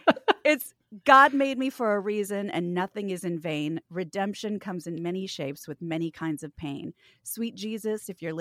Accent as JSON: {"language": "English", "region": "Kansas", "country": "United States", "also_born_or_lived": "New York", "lives_now": "Los Angeles, United States", "said": "Oh, I'm from Kansas. And I also moved to New York and felt for the first time I was home."}